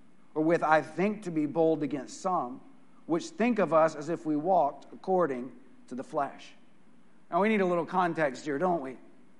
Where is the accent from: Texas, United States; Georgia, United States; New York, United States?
Texas, United States; By the way, where I grew up in West Texas, we had a name for disinformation.